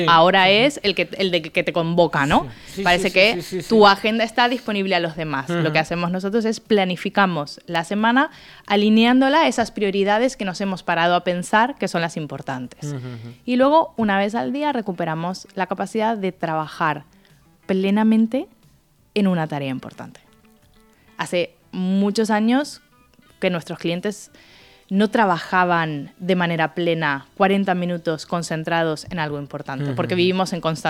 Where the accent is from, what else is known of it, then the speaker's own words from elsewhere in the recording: Argentina; now in Valencia, Spain; Llevo más años en Valencia que en Argentina. Soy un poco gallega, dirían ahí.